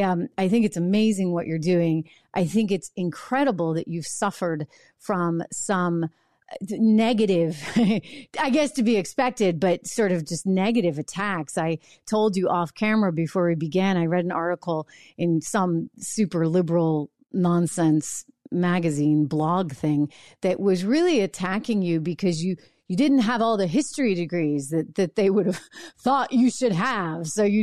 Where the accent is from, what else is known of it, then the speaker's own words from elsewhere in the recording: New Hampshire, United States; And I grew up in New Hampshire, very proud of one of the 13 colonies.